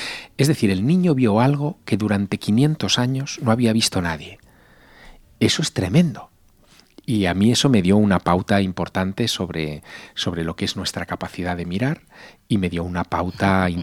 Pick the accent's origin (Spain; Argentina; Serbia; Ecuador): Spain; Teruel, Aragon; Yo nací en Teruel, es una ciudad con muy poca contaminación lumínica. Vivía a las afueras, además, cuando se acababa la ciudad, donde se acababa la ciudad.